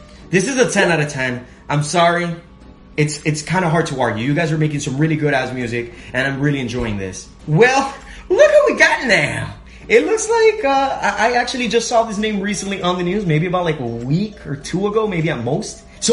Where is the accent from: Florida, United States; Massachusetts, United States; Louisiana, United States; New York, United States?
Florida, United States; Miami; So I'm actually from Miami, Florida, if you guys did not know that.